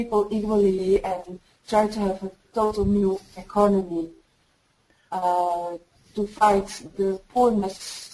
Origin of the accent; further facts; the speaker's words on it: Netherlands; English is a second language; I'm from Holland.